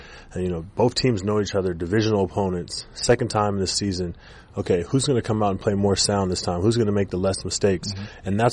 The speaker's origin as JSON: {"language": "English", "region": "West Coast", "country": "United States", "tie": "born or raised there", "lives_now": "Jacksonville, United States", "said": "You know, I grew up on the West Coast. You know, this is my first time living on the East Coast"}